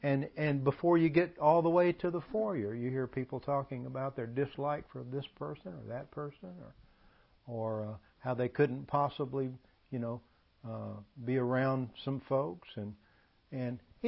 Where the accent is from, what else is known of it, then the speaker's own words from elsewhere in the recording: the South, United States; I grew up in the South. Well, that can be wonderful. The traditions of the South.